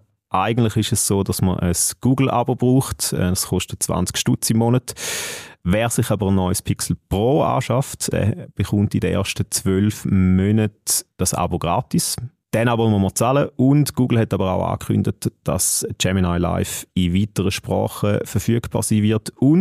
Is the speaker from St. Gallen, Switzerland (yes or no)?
yes; St. Gallen, Switzerland; accent: St. Gallen dialect; Vielleicht wegen meinem Akzent, ich weiß es nicht.